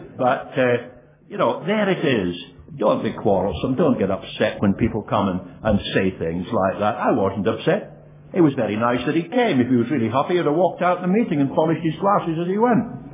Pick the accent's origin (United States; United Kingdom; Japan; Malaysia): United Kingdom; Scotland; And where do you come from? Scotland. Well, they know that. Scotland.